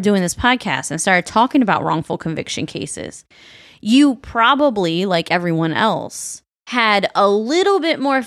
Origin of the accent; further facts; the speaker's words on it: Baltimore, Maryland, United States; I had a canopy bed, but it doesn't mean I was rich. I grew up in Baltimore.